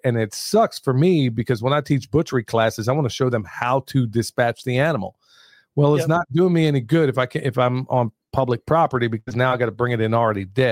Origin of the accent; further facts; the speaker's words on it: Midwest, United States; I grew up in the Midwest, and I'm used to seeing the sunrise and the sunset every single day.